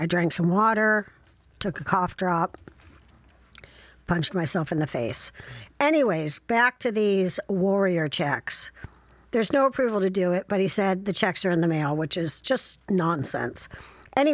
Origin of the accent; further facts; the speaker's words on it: Midwest, United States; unless you're from the Midwest, and then it's anyways, and I am from the Midwest.